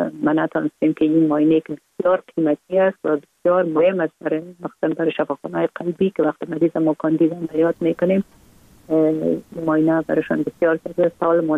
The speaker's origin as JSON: {"language": "Persian", "region": "Kabul", "country": "Afghanistan", "tie": "born or raised there"}